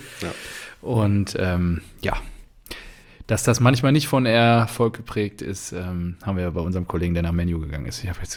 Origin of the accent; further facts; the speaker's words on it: Dortmund, North Rhine-Westphalia, Germany; also träumst natürlich als Dortmunder immer davon